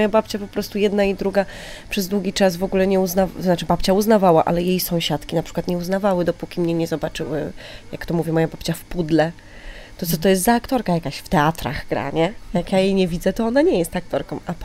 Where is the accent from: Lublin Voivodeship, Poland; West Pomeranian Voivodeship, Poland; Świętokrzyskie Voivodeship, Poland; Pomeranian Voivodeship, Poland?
Świętokrzyskie Voivodeship, Poland; now in Warsaw, Poland; Nie, ja pochodzę w ogóle z okolic Kielc.